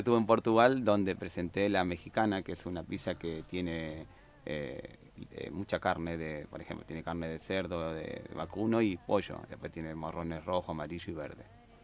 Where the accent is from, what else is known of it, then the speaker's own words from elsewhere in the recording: Córdoba, Argentina; now in Paraná, Argentina; viste que el cordobés siempre tiene su gracia, pero también tiene sus mañas. Entonces trato de no decir que soy cordobés.